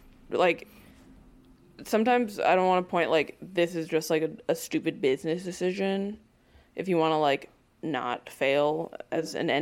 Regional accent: New Jersey, United States; I'm literally born and raised in New Jersey. I went to school in Charlottesville, Virginia.

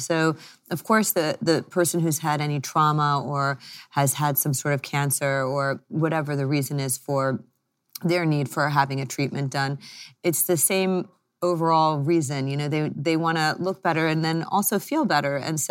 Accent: Maryland, United States; moved away as an adult; also born or lived in Washington, D.C.; now in United Kingdom; I grew up in America. So I grew up in Maryland, and then I went to school in D.C. I was at Georgetown. And then I did my training at GW, which is still in D.C., and I even started private practice there. And then I moved to the UK

